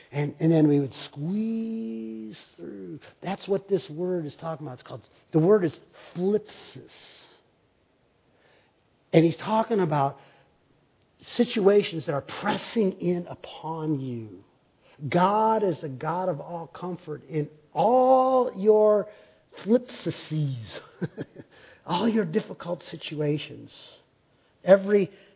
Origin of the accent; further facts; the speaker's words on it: Hinckley, Ohio, United States; I grew up in Hinckley, Ohio, where the buzzards return to Hinckley every March 15th.